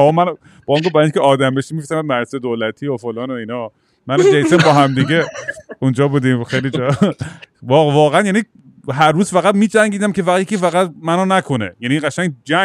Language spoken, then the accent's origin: Persian; Eugene, Oregon, United States; من که از بچگیم توی شهری که بزرگ شدم تو آمریکا، یوجین اورگن، یه هیپی تاونی بود که ما پا برهنه می‌رفتیم مدرسه